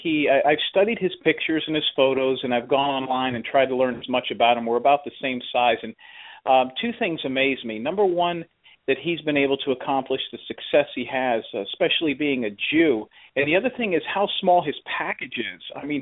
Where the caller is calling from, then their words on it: Orlando, Florida, United States; Hey, guys … Thank you for taking my call. I'm calling from Orlando, Florida.